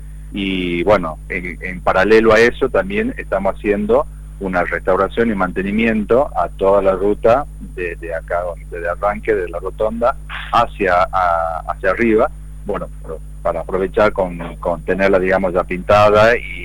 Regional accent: Tucumán, Argentina; lo que siempre nosotros reclamamos como tucumanos

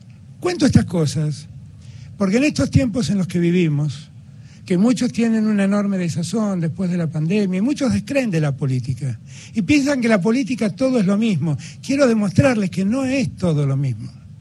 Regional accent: Buenos Aires, Argentina; Yo soy porteño, soy orgullosamente porteño

